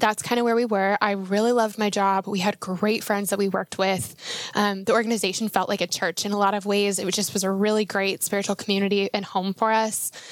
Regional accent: Denver, Colorado, United States; I am from Denver, Colorado originally.

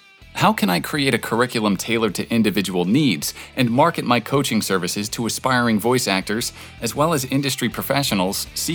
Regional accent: Phoenix, Arizona, United States; from Phoenix, a professional voice actor with experience in commercials, video games, and audiobooks.

